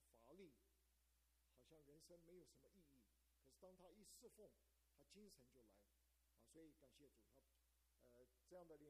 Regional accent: China

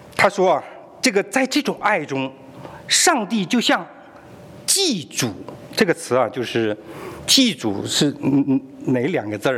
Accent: China; 我们大陆人就叫战歌

